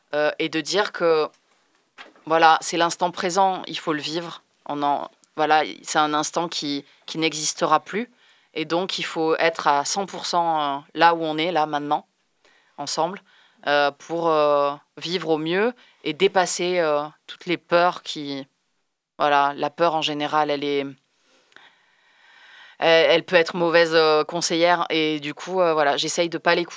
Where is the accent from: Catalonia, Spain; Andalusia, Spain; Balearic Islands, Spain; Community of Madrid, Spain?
Catalonia, Spain; Barcelona; French is a second language; Non, je parle italien aussi, mais non, je suis d'origine catalane. Je suis de Barcelone.